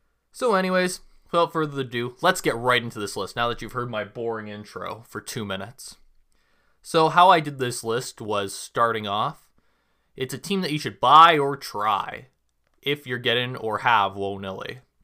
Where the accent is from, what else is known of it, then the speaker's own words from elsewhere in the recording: Canada; So because I'm from Canada, I think I have a little bit of a different perspective on the sport because I didn't grow up with a lot of people watching it around me.